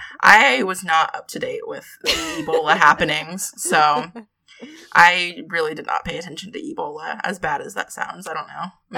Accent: Florida, United States; This should have just been the Florida Man special. I love my home state. I stay in Florida.

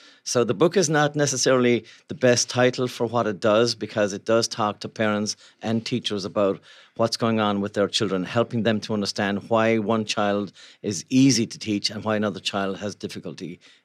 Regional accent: Ireland; moved away as an adult; now in Seattle, United States; I come from Ireland, and I actually came here in 1982 for one weekend. I came for one weekend to Seattle.

